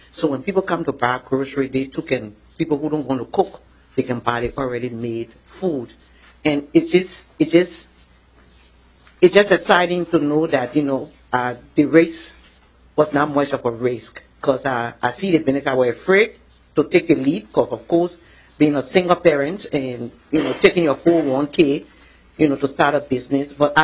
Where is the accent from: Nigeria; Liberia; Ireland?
Liberia; now in Ramsey, United States; I'm an immigrant from Liberia